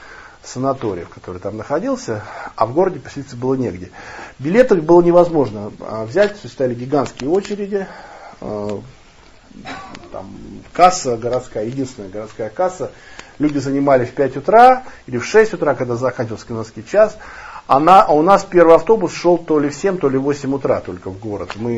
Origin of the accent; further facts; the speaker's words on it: Saint Petersburg, Russia; Я говорю, здравствуйте, вот мы из Петербурга.